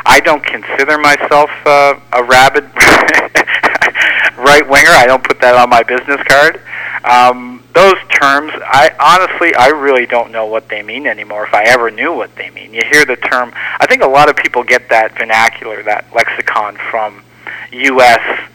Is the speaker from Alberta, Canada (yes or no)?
no; Waverly, Nova Scotia, Canada; now in Vancouver, Canada; No, I'm from back east. I'm from Halifax County, what used to be called Halifax County. They've amalgamated since, a little town called Waverly.